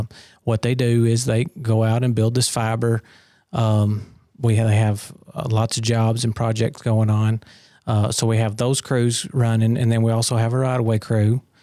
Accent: Smithville, Tennessee, United States; Well, I was born and raised here in Smithville, went to DeKalb County school system, fresh out of high school, and started here.

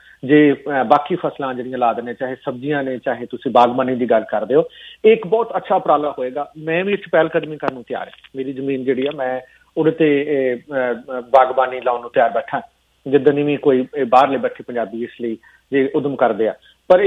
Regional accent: Punjab, India; ਮੈਂ ਵੀ ਇੱਥੇ ਟਿੱਪਣੀ ਦਊਂਗਾ ਕਿਉਂਕਿ ਮੈਂ ਵੀ ਇੱਕ ਪੰਜਾਬੀ ਹਾਂ, ਮੈਂ ਵੀ ਇੱਕ ਕਿਸਾਨ ਹੈ

